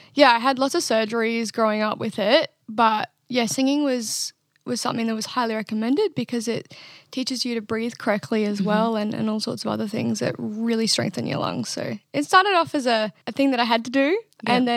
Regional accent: Queensland, Australia; I'm a musician and I come from Queensland, Australia on the East Coast.

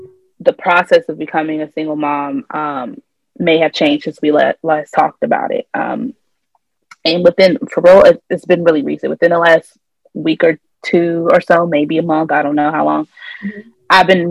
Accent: Philippines; because I'm, you know, I'm Filipino, like I want my niece and nephew to be Filipino.

